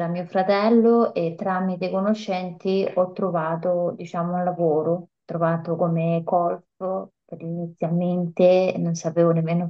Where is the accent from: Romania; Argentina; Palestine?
Romania; Italian is a second language; now in Italy; Io vengo da Romania.